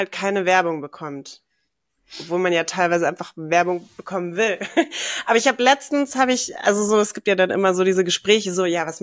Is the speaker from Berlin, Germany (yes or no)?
no; Munich, Bavaria, Germany; die kannte ich damals noch aus meiner Jugend in München tatsächlich.